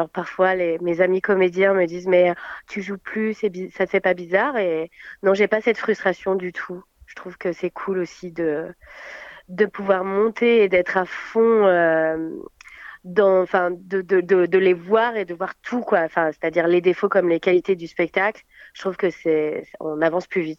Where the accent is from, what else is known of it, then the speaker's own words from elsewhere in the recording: Saint-Étienne, Auvergne-Rhône-Alpes, France; je suis stéphanoise. Je suis allée à Lyon pour le conservatoire de Lyon en classique, oui, exactement. Et voilà, mais je ne suis pas une vraie lyonnaise quand même.